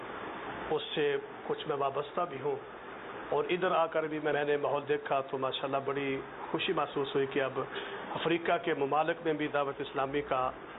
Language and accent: Urdu; Pakistan; now in Kenya; میں پاکستان کا رہنے والا ہوں یہاں کینیا میں ہدایہ مسجد میں امام اور خطیب ہوں